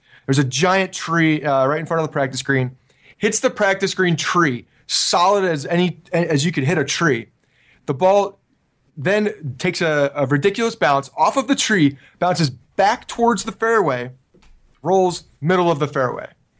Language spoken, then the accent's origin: English; Ridgewood, New Jersey, United States; I grew up in Ridgewood, New Jersey.